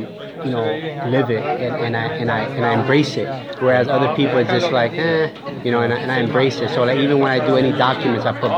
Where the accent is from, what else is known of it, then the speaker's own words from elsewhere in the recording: New Bern, North Carolina, United States; also born or lived in Hartford; I grew up in New Bern and Hartford.